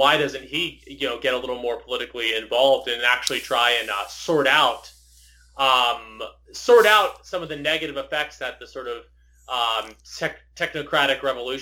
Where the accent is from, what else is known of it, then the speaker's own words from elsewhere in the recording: California, United States; That's what I want to happen as a Californian and as an American.